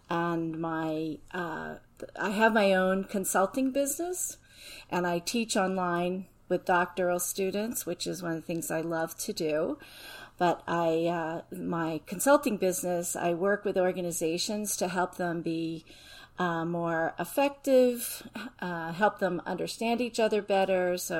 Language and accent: English; Florida, United States; also born or lived in Fitchburg, Massachusetts; So I was actually born in Fitchburg, Massachusetts, but I grew up in Florida.